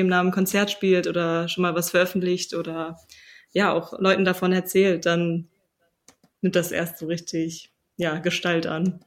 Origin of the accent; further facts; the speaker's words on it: Hamburg, Germany; Also wir sind alle aus Hamburg, aber relativ verteilt in der Stadt, würde ich sagen.